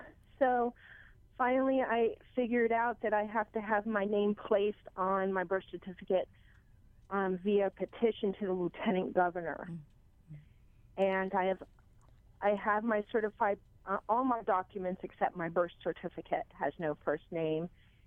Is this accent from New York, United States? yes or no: yes; New York City, New York, United States; born there; now in Maui, United States; Yes, aloha. I was born in New York City almost 50 years ago